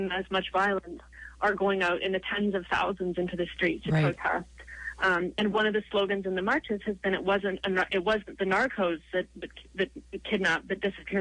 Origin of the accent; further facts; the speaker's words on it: Canada; I'm a Canadian, you know